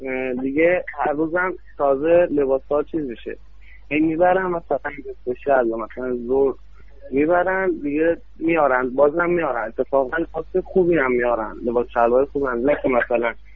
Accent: Kazerun, Fars, Iran; تو کازرونم، تو شهر خودمون کازرونم را بندازیم یه دونه

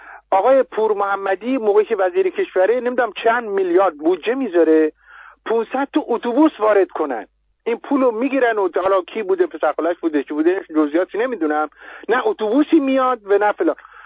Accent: Mazandaran, Iran; خب مثلا الان من خب اصولا از مازندرانم دیگه، درست؟

